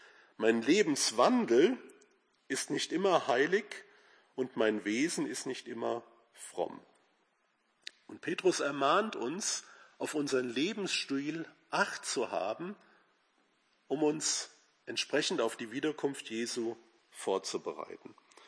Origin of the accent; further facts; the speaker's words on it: Meerholz, Hesse, Germany; in meinem Heimatort Meerholz war.